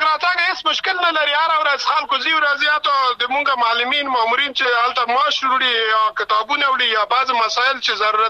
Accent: Afghanistan; مونږ تاسو خو د افغانستان خلک یو،

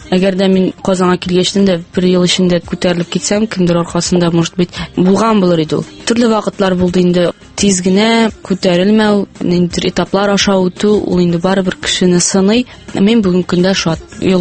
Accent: Balanly, Tatarstan, Russia; also born or lived in Naberezhnye Chelny; Минем туган як Мөслим районы. Тумышым белән Чаллыдан мин, ләкин балачагым инде күбрәк менә Мөслим районында, Баланлы авылында үтте. Ул яклар миңа бик якын.

